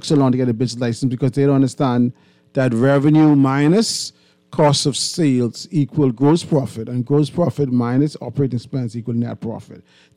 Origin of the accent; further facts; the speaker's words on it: Long Island, Bahamas; Like, I'm from Long Island.